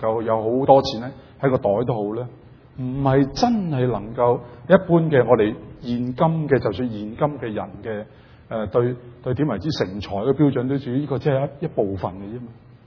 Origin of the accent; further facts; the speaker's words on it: China; 所以其實我哋中國人又叫咩嚴父慈母啊嘛